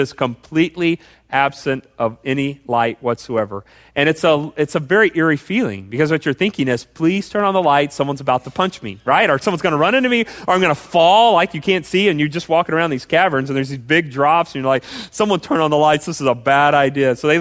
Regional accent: Austin, Texas, United States; so I grew up in Austin, so I drive this road a lot.

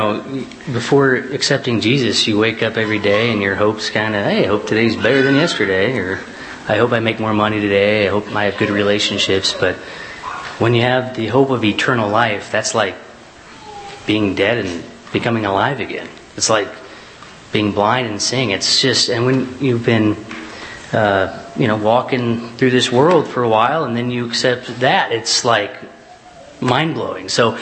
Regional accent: Francisville, Indiana, United States; I grew up in Francisville, and Juliana grew up in West Lafayette.

